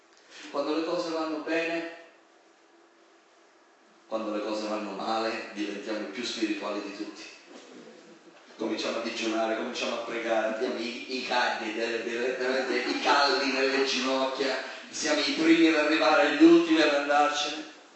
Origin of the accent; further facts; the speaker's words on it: Sicily, Italy; io vengo dalla Sicilia, abbiamo la cultura non del padre ma del bacino.